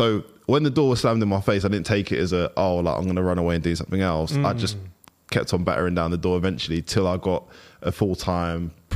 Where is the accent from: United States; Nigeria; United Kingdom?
Nigeria; I'm Nigerian, as you can tell by my name.